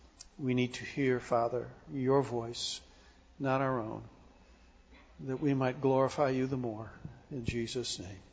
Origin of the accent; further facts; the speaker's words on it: Northville, United States; I grew up in Northville, and my wife in Edinburgh, just 5 miles apart.